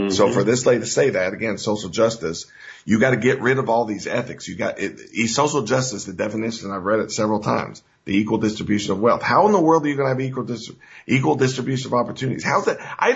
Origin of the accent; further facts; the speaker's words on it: the South, United States; I can remember being a child in the South, growing up in the South.